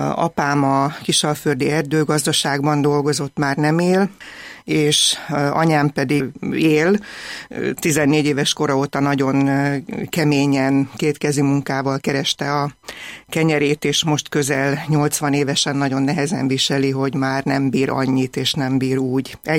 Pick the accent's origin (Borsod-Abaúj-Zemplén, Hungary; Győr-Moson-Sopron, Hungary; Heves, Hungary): Győr-Moson-Sopron, Hungary; Dunasziget; 1967. március 21-én születtem Moson-Magyaróváron, ez Szent Benedek napja.